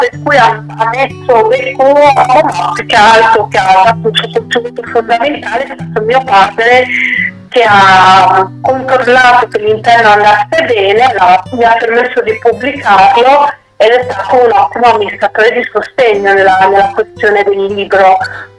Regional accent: Cerese, Lombardy, Italy; perché io sono di Cerese

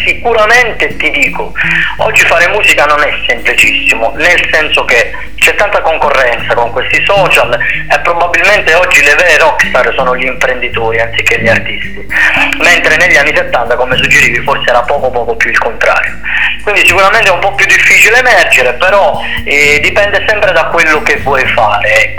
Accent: Calabria, Italy; io sono legato alla mia terra, alla Calabria. Io sono originario di un paesino di 3.000 anime, si chiama Murmansk.

